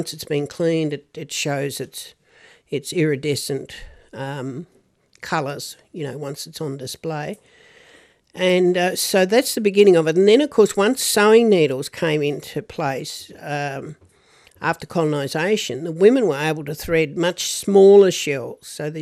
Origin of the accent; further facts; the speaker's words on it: Cape Barren Island, Tasmania, Australia; I can remember as a young child growing up on Cape Barron